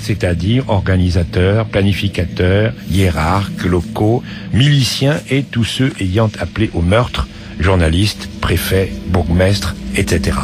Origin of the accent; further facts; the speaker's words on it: France; nous en tant que Français